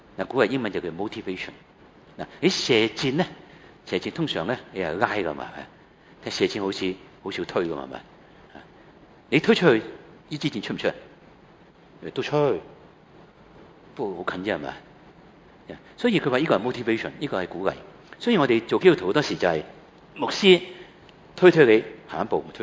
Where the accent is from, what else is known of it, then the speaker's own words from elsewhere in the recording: China; 我哋中國人